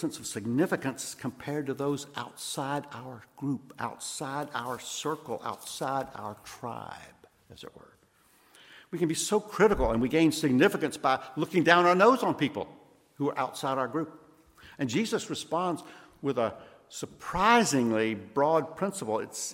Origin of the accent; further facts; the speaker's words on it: Columbia, Mississippi, United States; also born or lived in Kosciusko; I was born in Kosciuszko, Mississippi, raised in Columbia here.